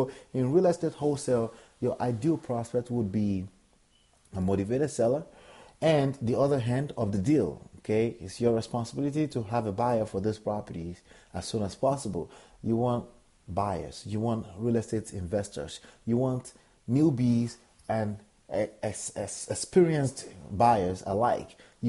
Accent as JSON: {"language": "English", "country": "Nigeria", "accent": "Nigerian", "second_language": "English", "said": "excuse me, my Nigerian accent was struggling with my the other accent that I made up, right?"}